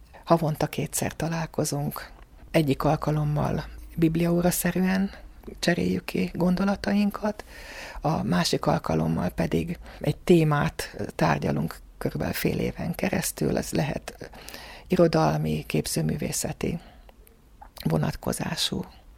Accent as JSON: {"language": "Hungarian", "town": "Dunaújváros", "region": "Fejér", "country": "Hungary", "tie": "born or raised there", "said": "Ahogy említettem, Dunajvárosban én minden szempontból nagyon sikeres életet éltem. Egy szerető családban nőttem fel"}